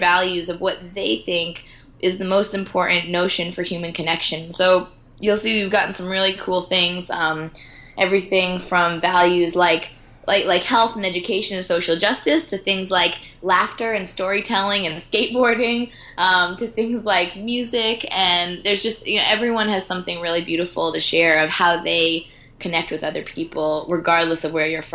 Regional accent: United States; so often people initially make judgments of me when they hear I'm American or they have something to say about the fact that I'm American

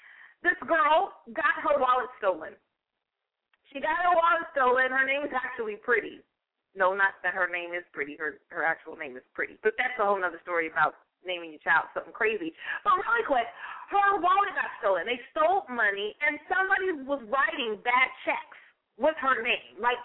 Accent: United States; And, of course, in my home country, North America, what's up in the U.S. of A.?

